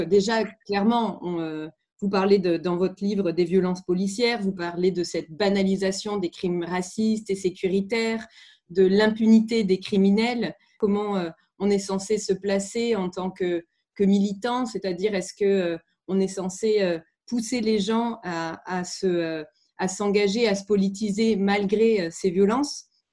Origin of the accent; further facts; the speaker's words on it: Marseille, Provence-Alpes-Côte d'Azur, France; Moi, je suis de Marseille